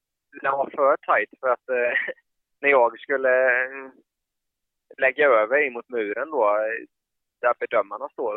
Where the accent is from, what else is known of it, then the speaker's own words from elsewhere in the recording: Habo, Jönköping County, Sweden; och jag är uppvuxen i Habo, så vi kände varandra sedan innan.